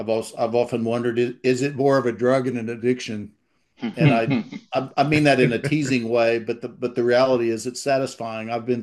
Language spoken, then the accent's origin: English; United States; And you know, being an American, you know, there's always that, well, did you make any money doing it?